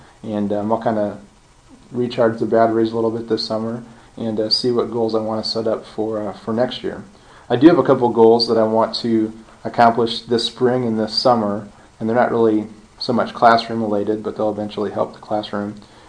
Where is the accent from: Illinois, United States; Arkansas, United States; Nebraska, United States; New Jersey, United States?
Nebraska, United States; now in Liberty, United States; I was born and raised in Nebraska, and felt like I knew Nebraska history fairly well growing up there.